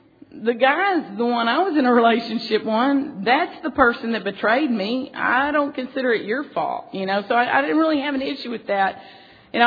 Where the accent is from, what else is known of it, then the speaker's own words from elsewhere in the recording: Texas, United States; I'm from Texas. At the time, we always had the iron cast skillet on the stove